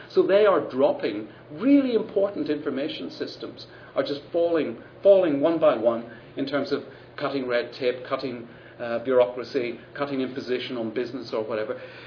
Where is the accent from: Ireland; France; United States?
Ireland; now in England, United Kingdom; I don't really understand cricket either, because I'm from Ireland.